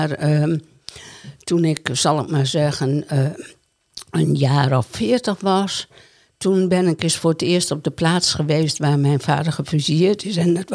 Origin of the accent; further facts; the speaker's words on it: Bergentheim, Overijssel, Netherlands; Ik kom uit Overijssel, uit Bergentheim.